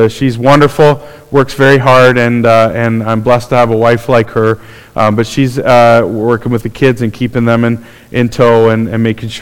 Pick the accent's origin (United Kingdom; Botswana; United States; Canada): Canada; Port Hope, Ontario; I grew up in Port Hope, so if anybody doesn't like Port Hope, I'm sorry about that, but it's just down the road.